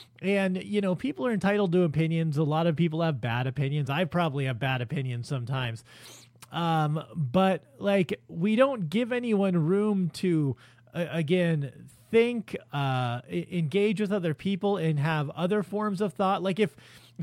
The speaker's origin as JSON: {"language": "English", "town": "Los Angeles", "region": "California", "country": "United States", "tie": "born or raised there", "said": "I'm Mexican. I grew up in the South Central in the 80s. I lived through the LA riots, like all that shit."}